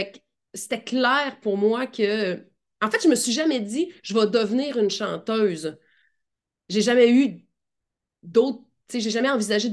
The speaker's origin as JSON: {"language": "French", "region": "Quebec", "country": "Canada", "tie": "born or raised there", "said": "Moi, je suis originaire du Saguenay. Et j'ai fait beaucoup de comédie musicale en étant jeune."}